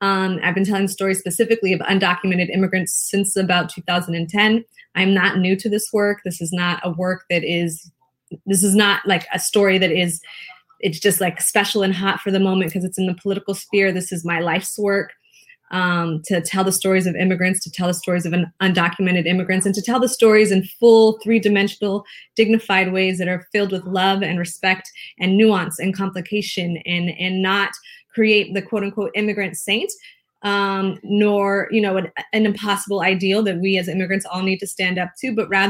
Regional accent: Los Angeles, California, United States; also born or lived in Bogota, Colombia; I was born in Bogota, Colombia, and I grew up in LA in California. So I like to joke and say that when we immigrated to LA, we were the only Colombians in all of LA.

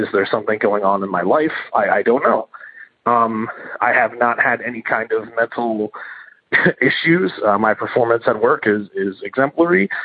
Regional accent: Philadelphia, Pennsylvania, United States; I am from Philadelphia, Pennsylvania.

